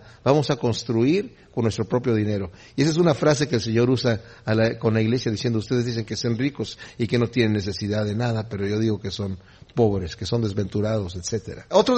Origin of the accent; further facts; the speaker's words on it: Querétaro, Mexico; me acuerdo yo que en mi ciudad natal, Querétaro, México, había un lugar ahí